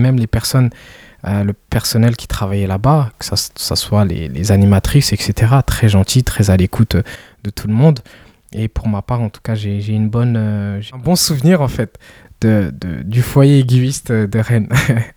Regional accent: Rwanda; now in France; En tant que Rwandais, qui a plus ou moins grandi, qui a aussi cette culture française, parce que j'ai fait mes classes ici, mon identité africaine reste inculquée

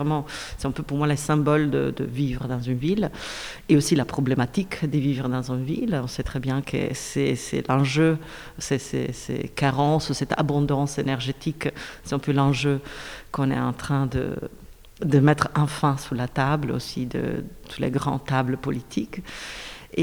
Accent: Italy; now in Belgium; je suis italienne. Quand j'habitais en Italie, je ne me considérais pas italienne. J'étais adoptée par la Belgique en tant qu'italienne, qui est plutôt liée au circuit néerlandophone que francophone. Et je ne parle pas néerlandais.

